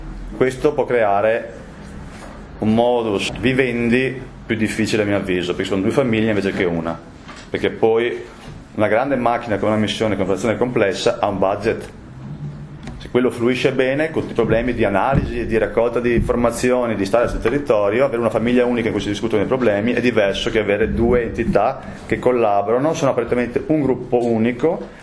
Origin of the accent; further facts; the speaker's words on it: Vicenza, Veneto, Italy; Ciao a tutti … sono di Vicenza.